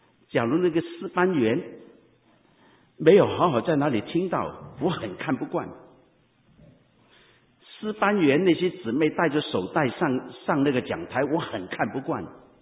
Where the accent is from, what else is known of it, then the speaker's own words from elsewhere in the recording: Hong Kong; 这是我们香港人所经历到一个突特的一个情况啊。